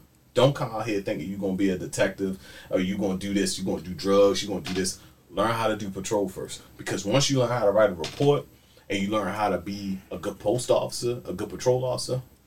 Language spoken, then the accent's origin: English; Baltimore, Maryland, United States; Baltimore, growing up in Baltimore, I mean, it's like, you know, a bunch of tribes, different area.